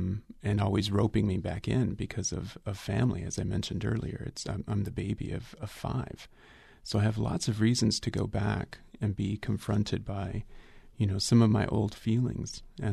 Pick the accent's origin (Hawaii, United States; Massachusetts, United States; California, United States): California, United States; Dinuba; moved away as an adult; also born or lived in East Coast; now in Tucson, United States; Well, I was born and raised in Dinuba. I left in 1990. I went to Harvard.